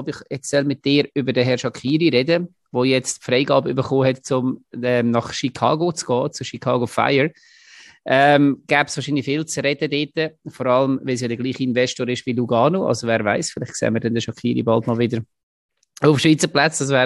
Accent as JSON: {"language": "German", "town": "Munich", "region": "Bavaria", "country": "Germany", "said": "ich würde mich auch mega freuen als Münchner"}